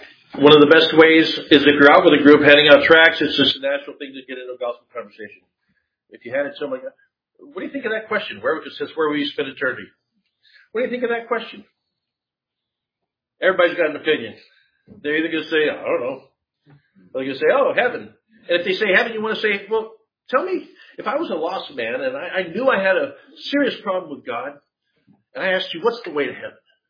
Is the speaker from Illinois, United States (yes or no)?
no; Texas, United States; Well, I was born in the U.S. I'm a Texan.